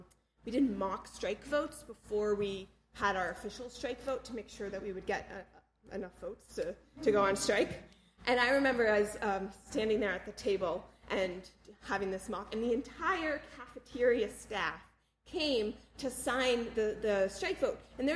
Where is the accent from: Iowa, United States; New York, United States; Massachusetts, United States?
Massachusetts, United States; Boston; But, like I'm originally from Boston, so I'm a Boston Red Sox fan.